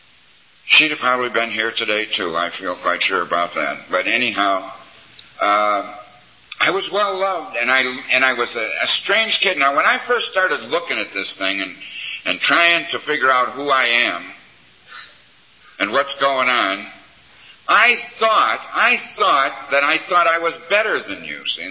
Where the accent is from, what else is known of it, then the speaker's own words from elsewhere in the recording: Chicago, Illinois, United States; I was born in Chicago, Illinois. Fine Christian parents.